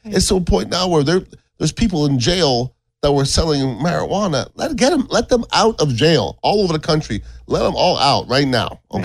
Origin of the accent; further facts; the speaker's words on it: Canada; born there; And I'm being Canadian born.